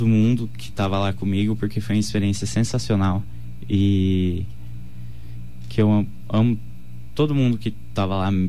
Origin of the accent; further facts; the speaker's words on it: Dourados, Mato Grosso do Sul, Brazil; Eu sou aqui de Dourados.